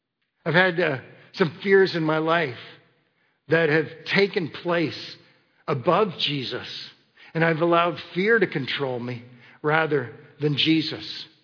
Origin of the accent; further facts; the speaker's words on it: Kitchener, Ontario, Canada; I grew up in Kitchener, Ontario